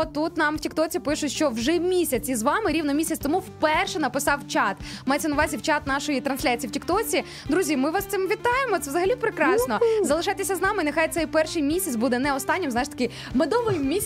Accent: Rivne Oblast, Ukraine; я, друзі, не з Волині, я з Рівненщини.

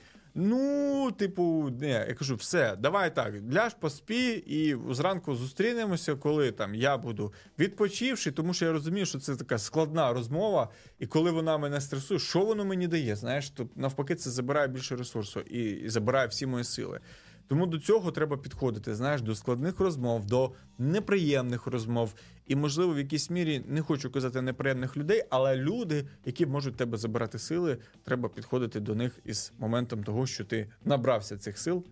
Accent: Kyiv, Ukraine; also born or lived in Odesa Oblast; я сам народився на Одещині, але моя сім'я, ми приїхали до Києва, коли мені було 12 років, і ми там винаймали квартиру, я, моя батько і мама, мій брат.

